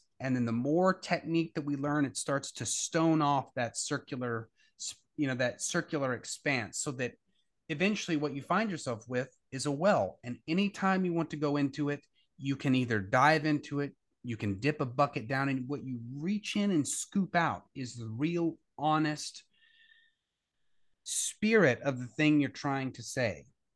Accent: Texas, United States; I grew up, I'm originally from West Texas. Mm. So I'm originally from the oil fields of Odessa and Midland.

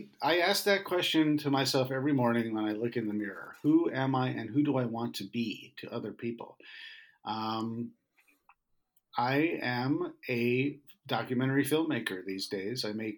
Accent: New York, United States; And then I was born in New York. I had a wonderful childhood in that New York area

